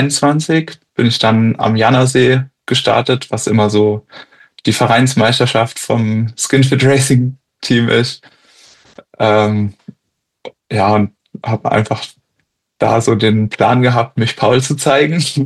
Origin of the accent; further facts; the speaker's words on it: Bavaria, Germany; Ich komme aus dem Allgäu